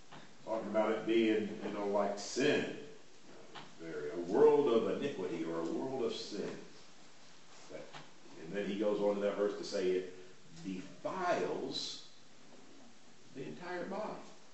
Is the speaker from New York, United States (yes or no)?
no; Missouri, United States; moved away; I grew up in Missouri, and we did not have rattlesnakes there. We had some snakes that were dangerous, but not generally as dangerous as a rattlesnake. When I came to Texas, that was one of my great fears, was seeing rattlesnakes.